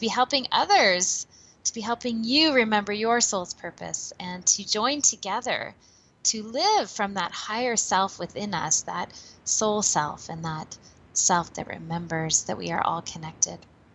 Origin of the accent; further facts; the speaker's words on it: California, United States; now in Canada; it involved me traveling from my home in Canada to my hometown in Northern California, a very small little town about 3 hours northeast of San Francisco.